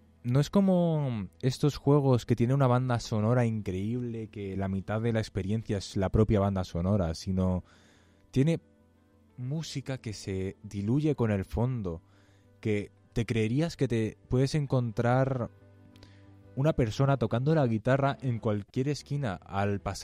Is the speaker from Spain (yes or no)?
yes; Spain; yo soy español, ¿vale? Pero ser español no significa ser tonto